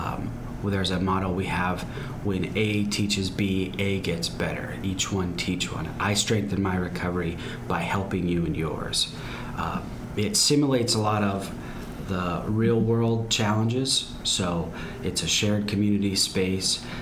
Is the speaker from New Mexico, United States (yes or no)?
yes; New Mexico, United States; moved away as an adult; When I turned 20, I tried to pull myself out of it. I moved from my home state, New Mexico, to Utah.